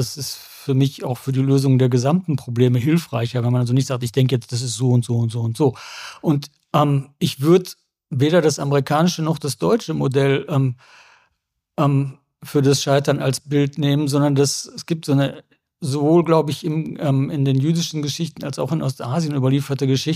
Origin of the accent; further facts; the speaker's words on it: Germany; Also für uns als Deutsche das Dramatischste in der Hinsicht ist natürlich die Katastrophe des Zweiten Weltkriegs